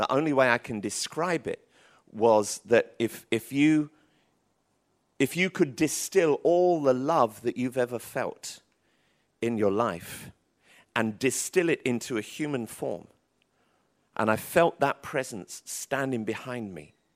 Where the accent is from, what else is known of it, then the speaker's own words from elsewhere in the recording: Tottenham, London, United Kingdom; I grew up in Tottenham in North London.